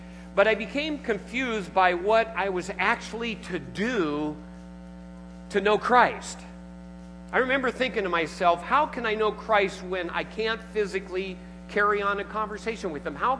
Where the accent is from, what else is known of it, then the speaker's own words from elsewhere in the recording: Seattle, Washington, United States; Now, I came from Seattle, and so I went to the second established Starbucks and had my first latte years and years ago